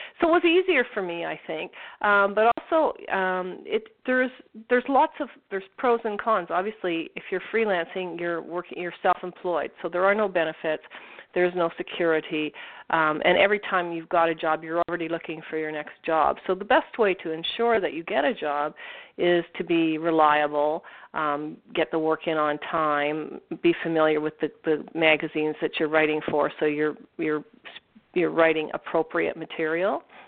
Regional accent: Toronto, Ontario, Canada; I was born in Toronto, and I've lived within 2 hours of Toronto ever since.

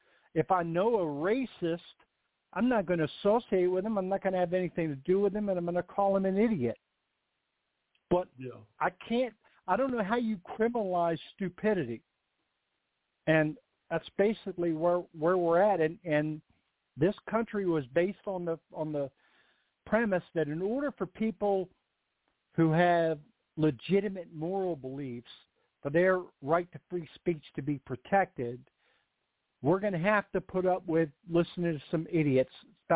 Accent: Virginia, United States; Growing up in Northern Virginia, there were only four times that my entire family got together every year.

